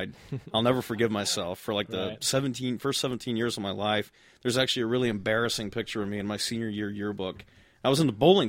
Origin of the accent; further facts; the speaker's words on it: Southeast, United States; I come from the Southeast where football is just king.